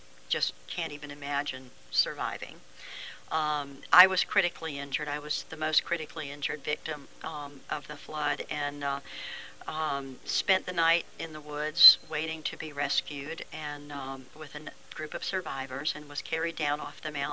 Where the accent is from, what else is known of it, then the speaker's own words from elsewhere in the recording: Ohio, United States; born there; I was an Air Force brat. My father was in the Air Force. He was an officer in the Air Force. And due to his chosen career path as well as his love of travel, I had 16 addresses before I was 18 years old. Born in Ohio